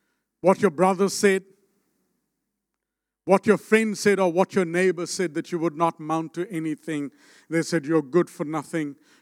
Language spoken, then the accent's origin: English; India; He's a Samoan, I'm an Indian. There's a huge difference there.